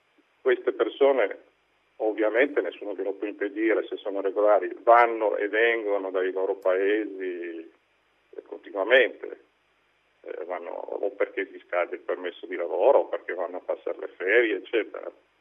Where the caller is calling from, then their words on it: Ciriè, Piedmont, Italy; chiamo da Cirie.